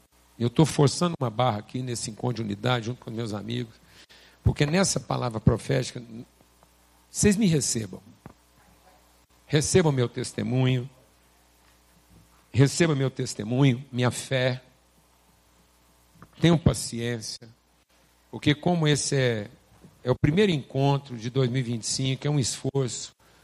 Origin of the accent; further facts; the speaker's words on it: Estrela do Sul, Minas Gerais, Brazil; A família dele é de Estrela do Sul, de onde eu sou.